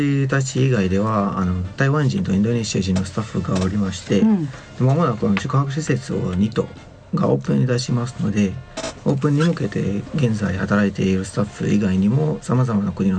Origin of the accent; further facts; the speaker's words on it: Syria; Japanese is a second language; 私はシリアの出身です。